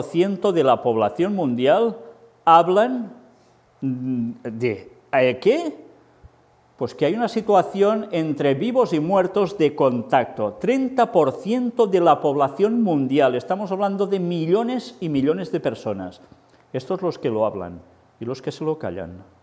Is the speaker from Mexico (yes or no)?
no; Barcelona, Catalonia, Spain; profesor de comunicación. Tengo 50 años, soy barcelonés.